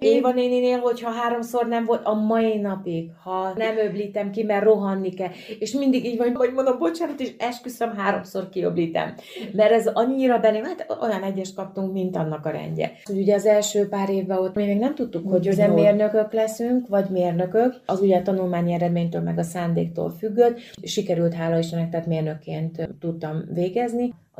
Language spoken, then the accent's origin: Hungarian; Bácsalmás, Bács-Kiskun, Hungary; Kalföldről származom, Bácsalmásról. Tehát anyai ágon mi horvátok vagyunk, tehát azon belül is bunyavácok.